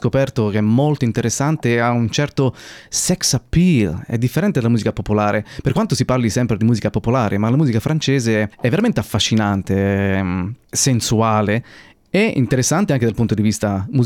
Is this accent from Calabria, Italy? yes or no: no; Loreto, Marche, Italy; Io vengo da Loreto, è una piccola cittadina in provincia di Ancona